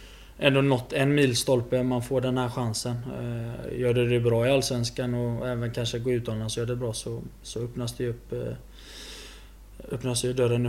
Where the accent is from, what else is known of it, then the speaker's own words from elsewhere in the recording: Sweden; Man är född och uppvuxen i Sverige